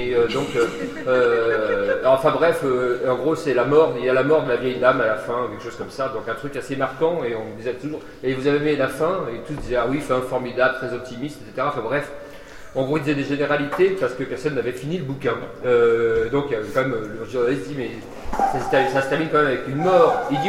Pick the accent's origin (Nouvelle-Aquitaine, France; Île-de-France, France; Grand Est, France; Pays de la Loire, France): Grand Est, France; Saint-Dié; des Vosges, puisque je suis d'origine de Saint-Dié